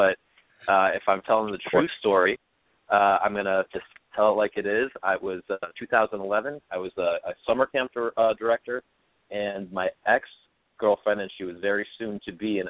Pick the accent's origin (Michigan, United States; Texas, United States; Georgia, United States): Michigan, United States; Detroit; also born or lived in Chicago; I grew up in Detroit, Michigan. I go back to Detroit frequently. I was born in Chicago.